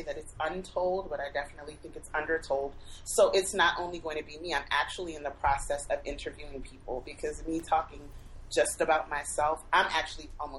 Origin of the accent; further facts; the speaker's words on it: New Orleans, Louisiana, United States; now in Pittsburgh, United States; So we're going on 10 years that I have been gone, just kind of watching my hometown from afar. And there's so many stories about people who moved back and rebuilding New Orleans